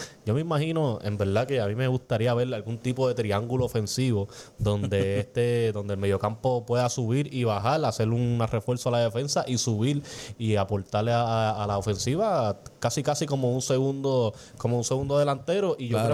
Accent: Caguas, Puerto Rico; Obviamente soy de Caguas, no tengo que decir a quién le voy.

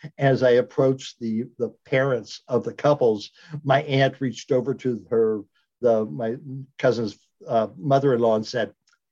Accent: Lima, Ohio, United States; I grew up in Lima, Ohio, which, you know, people say, where's that?

